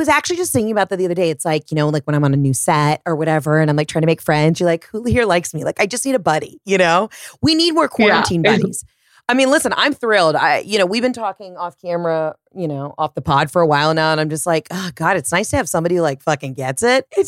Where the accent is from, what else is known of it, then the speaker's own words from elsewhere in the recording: United States; And I'm just stating that I'm an American and going to vote.